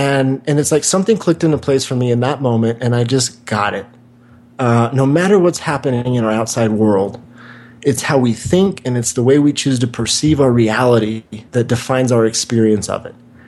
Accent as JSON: {"language": "English", "town": "Wichita", "region": "Kansas", "country": "United States", "tie": "born or raised there", "also_born_or_lived": "Santa Monica, California", "said": "in, you know, Santa Monica, where I lived for 10 years, or where I grew up in Wichita, Kansas."}